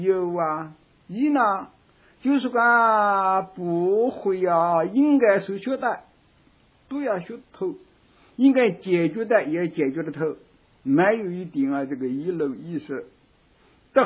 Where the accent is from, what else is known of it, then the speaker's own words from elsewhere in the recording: China; 这是我们中国人的那种解释。